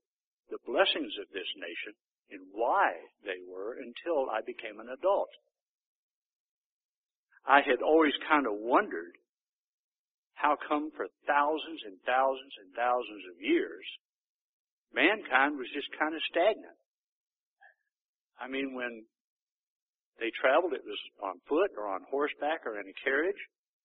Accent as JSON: {"language": "English", "region": "Texas", "country": "United States", "tie": "born or raised there", "said": "I've already mentioned that I'm a Texican. Well, you know, you can't be born and raised in Texas and not have that be an impact in your life."}